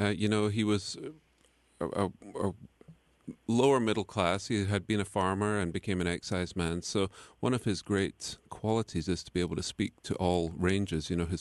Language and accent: English; Scotland, United Kingdom; well, the UK, but yeah, I was born in Scotland.